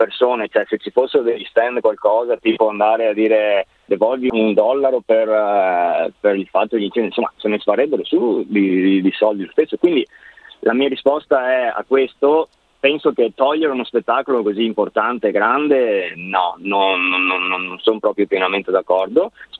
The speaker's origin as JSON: {"language": "Italian", "town": "Padua", "region": "Veneto", "country": "Italy", "said": "Sì, sì, sì. Da Padova."}